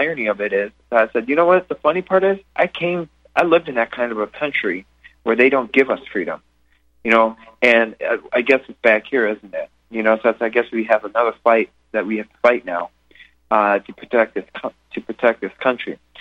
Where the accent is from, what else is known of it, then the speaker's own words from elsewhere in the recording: Wisconsin, United States; And I said, "Yeah, I'm from Wisconsin."